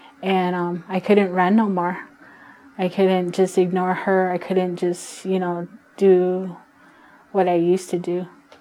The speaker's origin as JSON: {"language": "English", "town": "Howell Mesa", "region": "Arizona", "country": "United States", "tie": "born or raised there", "also_born_or_lived": "Redlands, California", "said": "And I was born in Redlands, California, and was raised in Howell Mesa, Arizona."}